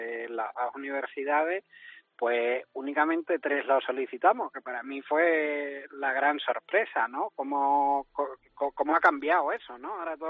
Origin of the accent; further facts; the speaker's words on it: Almendralejo, Extremadura, Spain; Yo soy de Almendralejo.